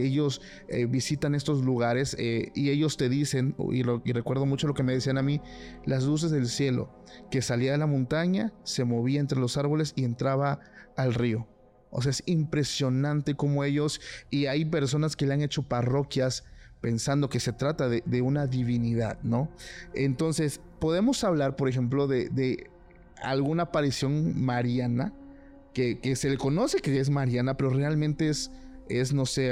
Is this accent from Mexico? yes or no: yes; Oaxaca, Mexico; Hay personas en los pueblos de Oaxaca, yo soy de Oaxaca